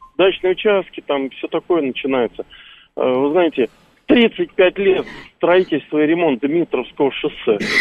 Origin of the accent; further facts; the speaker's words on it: Moscow, Russia; Вас беспокоит … я из Москвы.